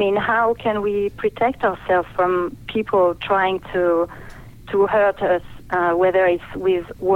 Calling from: France; I'm calling you from France.

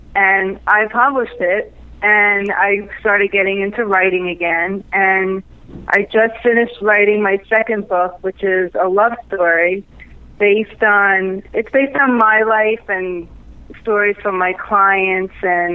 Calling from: New York, United States; In New York.

